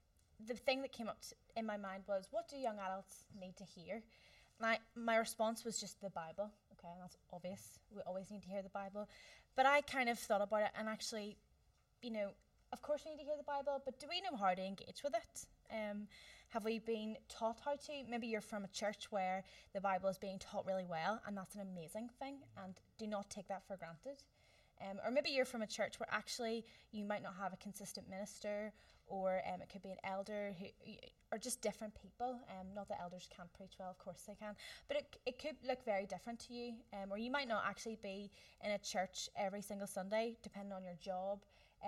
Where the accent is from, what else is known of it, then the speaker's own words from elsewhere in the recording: Whitehead, Northern Ireland, United Kingdom; now in Holywood, United Kingdom; I am from Whitehead direction. No, we have closest maybe is Carrick. So I'm from that area. I grew up there, went to Belfast High.